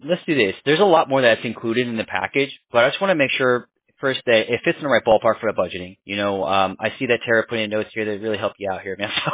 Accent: New York City, New York, United States; born there; also born or lived in Florida; I came from Florida, though, so that was a little different. But I was born in the Bronx, New York. I was everywhere, man. You know, moved around a little.

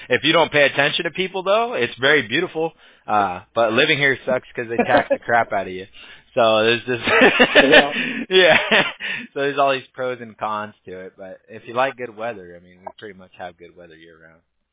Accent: California, United States; Yeah, well, I grew up in Orange County, so. Yeah, I grew up in Surf City

